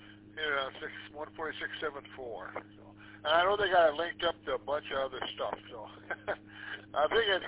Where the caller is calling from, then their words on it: Indian River, Michigan, United States; I'm in Indian River, Michigan.